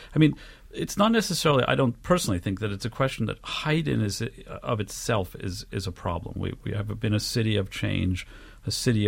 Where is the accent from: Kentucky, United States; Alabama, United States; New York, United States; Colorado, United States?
New York, United States; I'd like to say I grew up in Jane Jacobs' neighborhood.